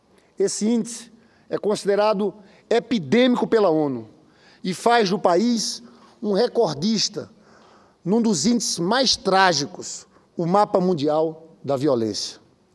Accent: Paraíba, Brazil; born there; now in Rio de Janeiro, Brazil; O estado onde eu nasci, a Paraíba, eu sou senador pelo Rio, mas sou paraibano

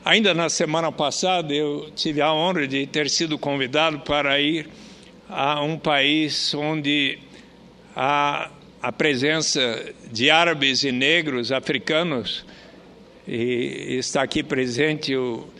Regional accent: São Paulo, Brazil; em especial na cidade onde nasci e moro, que é São Paulo

